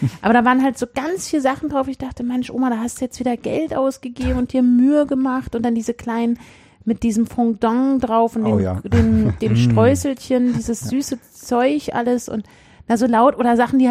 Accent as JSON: {"language": "German", "region": "Berlin", "country": "Germany", "said": "wir kommen alle aus Berlin"}